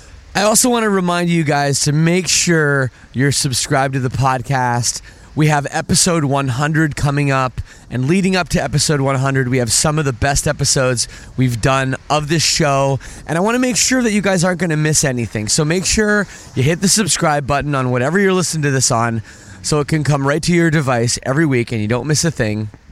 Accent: Oakville, Ontario, Canada; No, I'm from Oakville, so I've got that rich kid money.

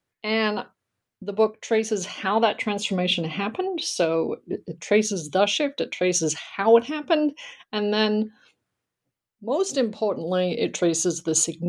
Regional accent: Australia; you have to understand that growing up in Australia at that point in time, I had done history classes at school, of course, but certainly not U.S. history.

